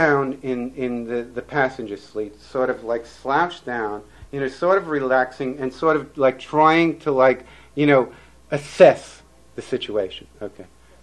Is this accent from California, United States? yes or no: no; New York City, New York, United States; moved away; remember, I'm from New York City, I've been here for 20 years, I try to modify it, but it slips back every once in a while.